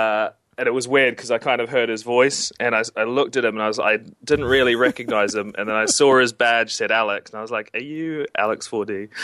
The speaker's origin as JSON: {"language": "English", "country": "New Zealand", "said": "I'm from a family of like fishermen and hunters, so I'm from New Zealand originally"}